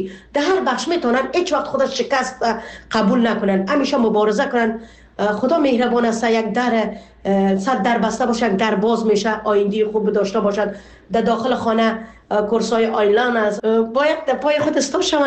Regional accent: Afghanistan; now in Canada; ما تا شروع آمدیم در کانادا از افغانستان که بر آمدیم

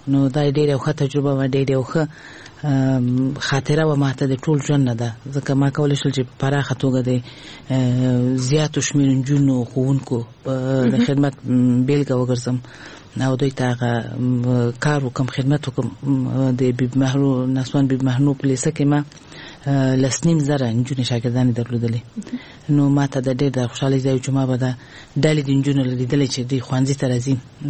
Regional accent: Kabul, Afghanistan; طبعا زه په خپل هیواد کې لوی شوی ما، او ابتدایي ښوونځی ما د کابل په ښار کې، چې موږ د کابل ښار نه یو، یعنی زه د ولایت وایم، خو دلته زه لوی شوی ما د کابل په ښار کې مې ابتدایي زده کړې کړې دي.

